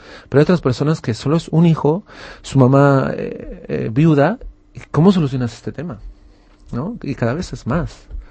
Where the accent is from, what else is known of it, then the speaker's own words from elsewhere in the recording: Bolivia; moved away as an adult; yo cuando vine aquí a estudiar, hice un máster, yo soy de Bolivia, por cierto